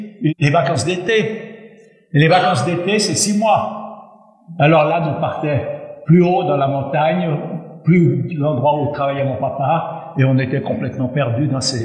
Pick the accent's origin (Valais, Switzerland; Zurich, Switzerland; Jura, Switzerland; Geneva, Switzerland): Valais, Switzerland; j'ai grandi en Valais. Mon papa construisait des barrages, en particulier le barrage de Cleuson, et nous habitions à Basse-Linda